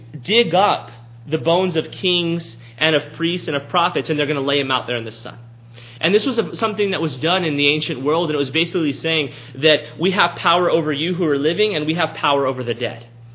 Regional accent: Texas, United States; You know, growing up in South Texas, from time to time we'd go to the beach

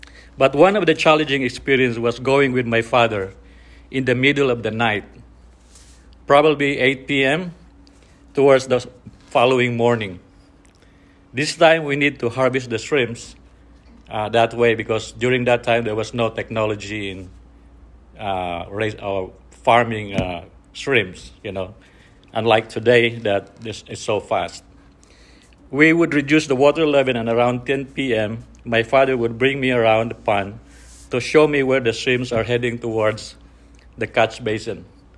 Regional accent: Philippines; So, I grew up in the Philippines, and I can still remember at age 7 to 8 years old.

